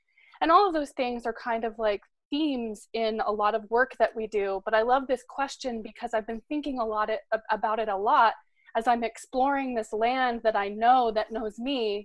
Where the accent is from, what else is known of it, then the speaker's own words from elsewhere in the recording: Oklahoma, United States; also born or lived in Missouri; And so I am currently in upstate New York on my ancestral land, but I grew up in Oklahoma and Southwest Missouri.